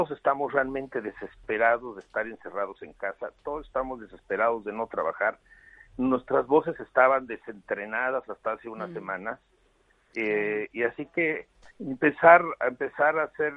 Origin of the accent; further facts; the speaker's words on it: Mexico; porque pues en mi país, en México, pues la gente no se puede confinar